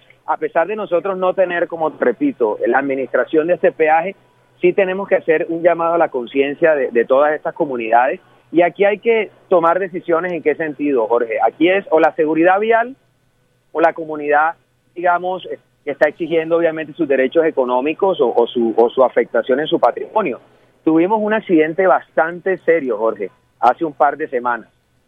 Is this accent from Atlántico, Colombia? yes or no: yes; Barranquilla, Atlántico, Colombia; los que somos barranquilleros y conocemos la historia que ocurrió cuando se instaló este peaje